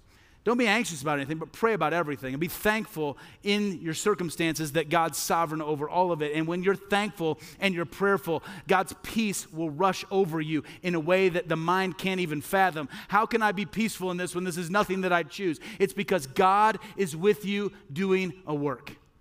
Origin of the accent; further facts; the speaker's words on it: Midwest, United States; I grew up in the Midwest. All right, I grew up in the Midwest.